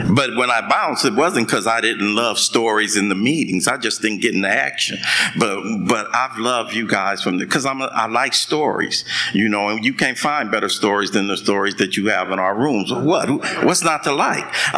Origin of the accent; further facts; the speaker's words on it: Watts, California, United States; I grew up in Watts in the 60s. You know, my old man was an alcoholic. I got five brothers. Six of us grew up in this little two-bedroom apartment in the heart of Watts.